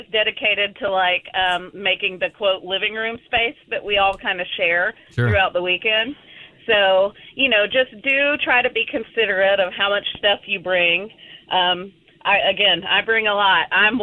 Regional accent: Georgia, United States; And so they were from Ohio. We're from Georgia.

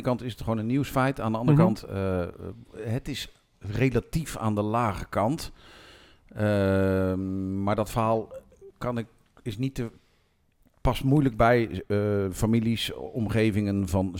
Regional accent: Amersfoort, Utrecht, Netherlands; Ik kom uit Amersfoort.

